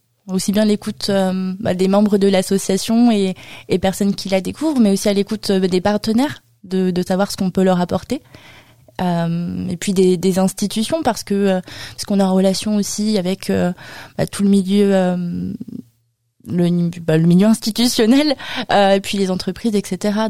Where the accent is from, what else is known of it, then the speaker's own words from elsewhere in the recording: Château-du-Loir, Pays de la Loire, France; À titre d'exemple, moi je suis de Château-du-Loir.